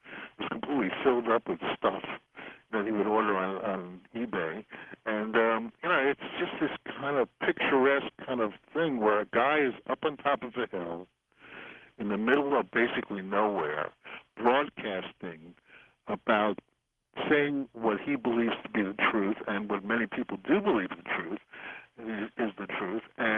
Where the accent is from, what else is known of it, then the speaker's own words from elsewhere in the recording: United States; I'm an American, you know, like everybody else lives in this country.